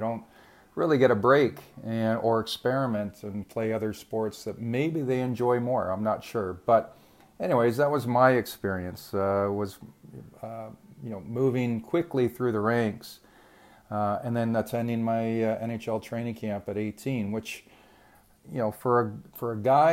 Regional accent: Georgetown, Ontario, Canada; I am originally from Georgetown, Ontario, Canada, which is a small town just west of Toronto. And I grew up playing minor hockey, as most Canadians do.

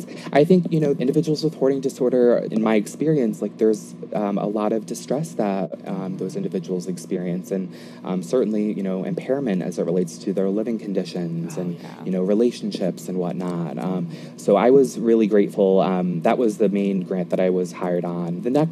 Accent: Connecticut, United States; specialty clinic on the Institute of Living's campus in Hartford, Connecticut. So I was able to go back to my home state for my post-bac, which was really nice to reconnect with my family and friends.

